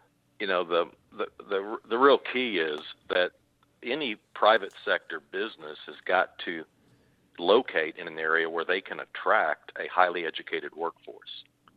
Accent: Oklahoma City, Oklahoma, United States; When I was growing up in Oklahoma City, most of my high school classmates and college classmates ultimately left

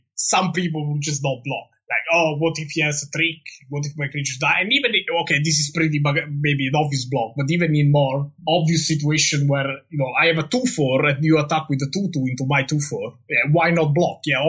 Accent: Naples, Campania, Italy; because I'm from Naples.

